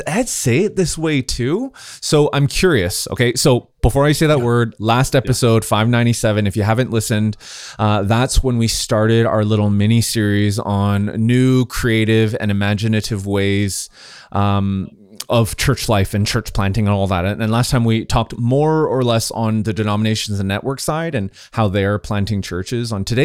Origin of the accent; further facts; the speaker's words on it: Canada; So I know as a Canadian, and maybe not all Canadians are like this, but I know for me, I enunciate words.